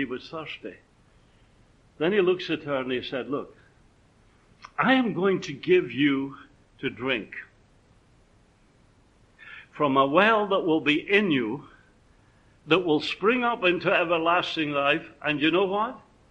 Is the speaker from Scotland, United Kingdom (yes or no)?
yes; Scotland, United Kingdom; And being a Scotsman, I got it without paying for it.